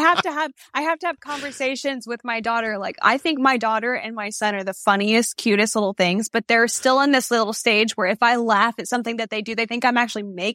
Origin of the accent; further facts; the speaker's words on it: Texas, United States; I am from Texas.